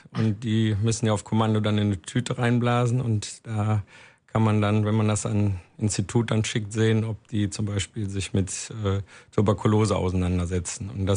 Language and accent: German; Cologne, North Rhine-Westphalia, Germany; Also im Kindergarten habe ich schon Elefanten gemalt und ich bin direkt am